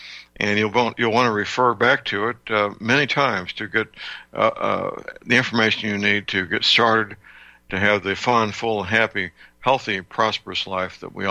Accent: St. Louis, Missouri, United States; born or raised there

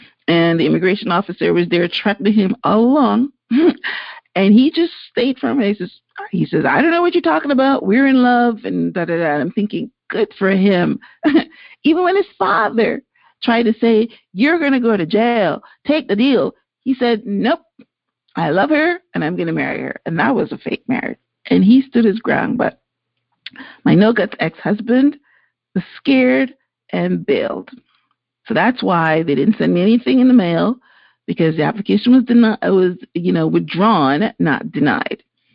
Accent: Canada; because as a Canadian, I was able to come through all the time.

